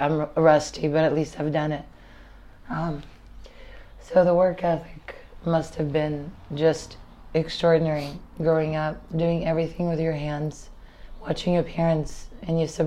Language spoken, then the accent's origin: English; Saint Petersburg, Russia; I grew up in Eastern Europe, meaning Russia, meaning St. Petersburg, and I grew up in an apartment.